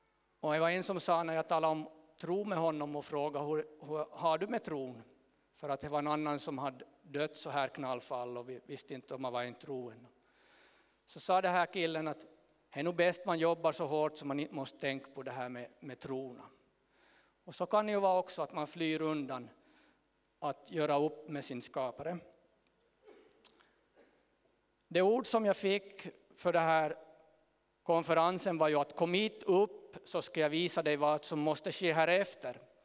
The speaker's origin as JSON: {"language": "Swedish", "town": "Ytteresse", "region": "Ostrobothnia", "country": "Finland", "said": "Men jag är en bonde från Ytteresse."}